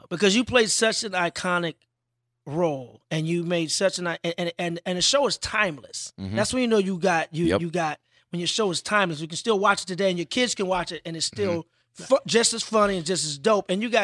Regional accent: Midwest, United States; Yeah, no, I grew up in the Midwest.

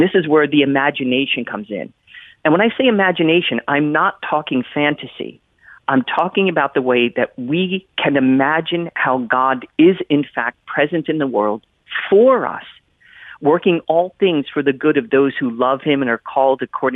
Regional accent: United States; I'm also a …, and I'm an American.

